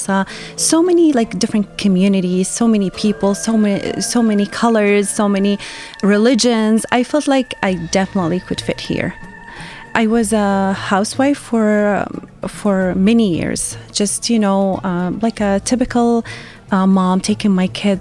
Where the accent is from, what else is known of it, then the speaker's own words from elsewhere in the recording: Yemen; moved away as an adult; now in United States; The meaning of my name is hope. I was raised and born in Yemen. I came to the United States 16 years ago after I got married.